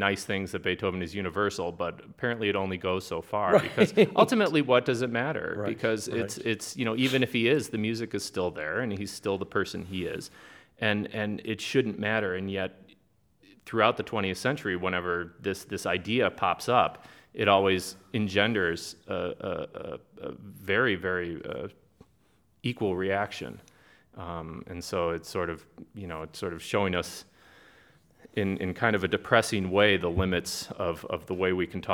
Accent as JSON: {"language": "English", "town": "Niles", "region": "Illinois", "country": "United States", "tie": "born or raised there", "said": "I grew up in Niles, Illinois, and I'm here because I'm back visiting my parents in Niles, Illinois. And I went to St. John Brebeuf School in Niles, and then I was a graduate of Maine East."}